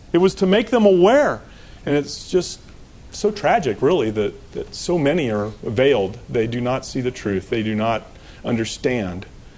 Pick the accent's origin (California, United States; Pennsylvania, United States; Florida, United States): Florida, United States; I grew up in Florida, and Florida has hurricanes.